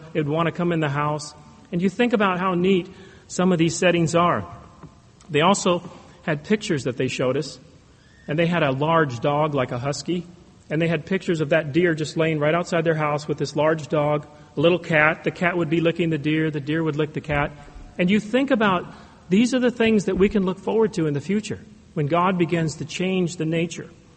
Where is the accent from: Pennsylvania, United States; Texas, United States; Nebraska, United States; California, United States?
California, United States; I grew up in California, and I had the chance to go work on a farm in Colorado for the whole summer.